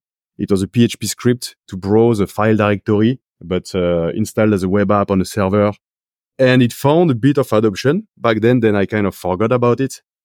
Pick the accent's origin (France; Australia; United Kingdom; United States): France; accent: French; English is a second language; Because I'm French, probably figured it out from my accent.